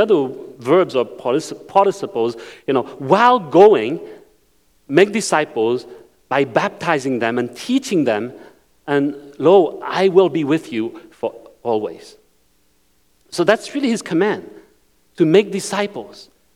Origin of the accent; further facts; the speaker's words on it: France; first language French; English is a second language; I didn't speak Chinese. I grew up in France, speaking French. Then I had to learn English.